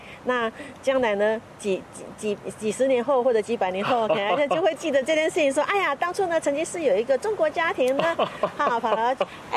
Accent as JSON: {"language": "Chinese", "country": "Taiwan", "said": "我是台湾人哈，以台湾来讲"}